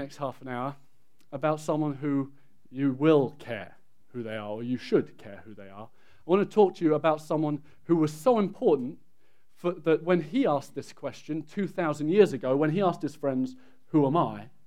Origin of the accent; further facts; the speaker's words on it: England, United Kingdom; Well, you're wrong. I'm English, but not for long. Soon I will be American.